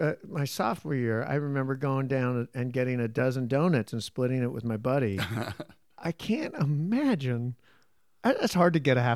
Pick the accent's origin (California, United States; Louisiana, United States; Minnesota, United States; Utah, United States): California, United States; Modesto; I grew up in Modesto, California, where, you know, I was a big fish in a small pond.